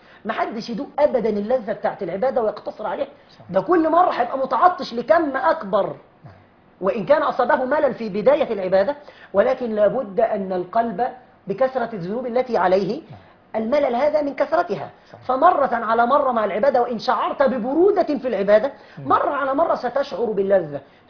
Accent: Egypt; عندنا في مصر

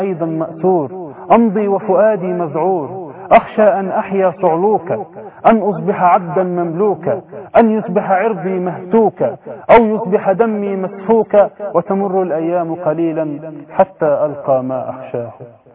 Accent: Mutubas, Kafr El Sheikh Governorate, Egypt; انا من كفر الشيخ اصلا، من بلد اسمها مطوبس

